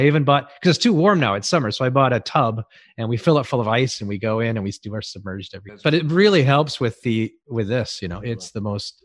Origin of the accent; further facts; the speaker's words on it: Wales, United Kingdom; And he left England, or I'm from Wales, and they left on a boat. We didn't fly over. We were a people mover boat. We didn't have any money. We came to a new country, a new land.